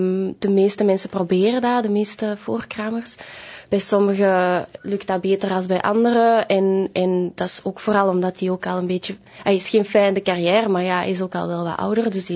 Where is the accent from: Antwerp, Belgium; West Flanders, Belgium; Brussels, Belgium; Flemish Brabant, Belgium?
Antwerp, Belgium; ik kom niet van Antwerpen, ik kom eigenlijk van de Kempen.